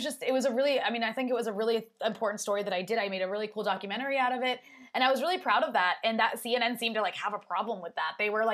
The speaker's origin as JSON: {"language": "English", "country": "United States", "said": "And the reason I did that story is because I'm an American."}